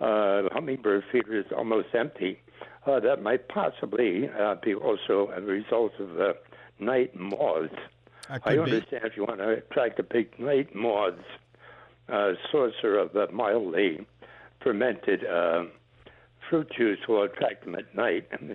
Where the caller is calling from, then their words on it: Port Ewen, New York, United States; Port Ewan.